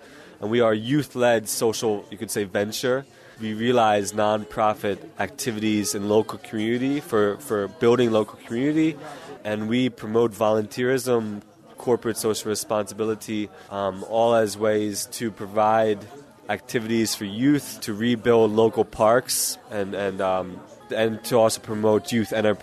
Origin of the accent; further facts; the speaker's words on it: United States; now in Sarajevo, Bosnia and Herzegovina; I'm an American living here in Sarajevo for 3 years.